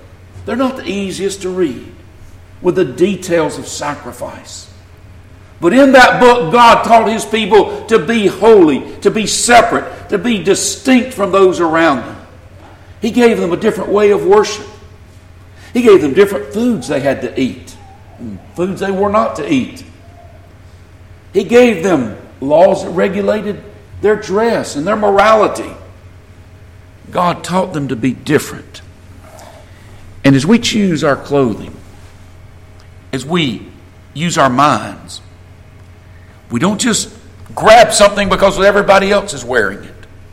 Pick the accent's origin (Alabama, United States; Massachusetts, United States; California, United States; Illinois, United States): Alabama, United States; accent: Southern; I was born in the South. I was raised around people who talk like I talk.